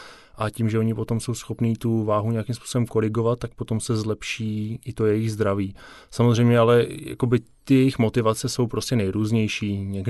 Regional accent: Tábor, South Bohemian Region, Czechia; jsem z Tábora, což je prostě menší město

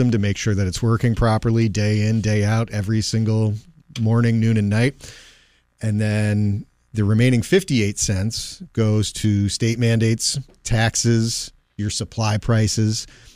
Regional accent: Chicago, Illinois, United States; Oh, I'm from Chicago. There's no ketchup on hot dogs.

